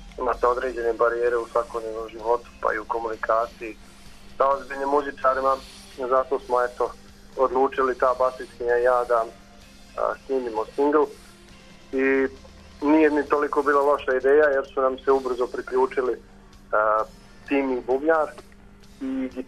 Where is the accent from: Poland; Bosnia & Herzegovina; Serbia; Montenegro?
Bosnia & Herzegovina; Bijeljina, Republika Srpska; moved away as an adult; also born or lived in Brno; now in Prague, Czechia; Ja sam iz Bijeljine. Prije 3 godine sam preselio u Češku Republiku. U Brno prvo, pa sam se onda prebacio u Prag.